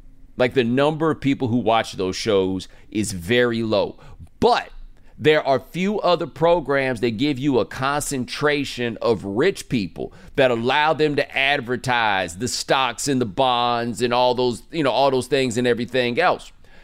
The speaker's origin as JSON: {"language": "English", "region": "Texas", "country": "United States", "said": "Like, keep in mind here, I'm from Texas, okay?"}